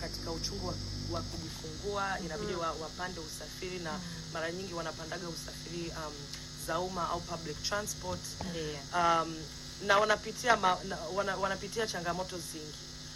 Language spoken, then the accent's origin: Swahili; Dar es Salaam, Tanzania; Na kwa mimi kama mmesikia natokea Dar.